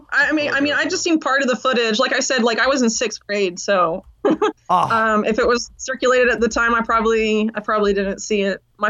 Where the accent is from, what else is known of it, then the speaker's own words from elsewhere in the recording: Sarasota, Florida, United States; That's my hometown. So I was there when Bush was there, I guess.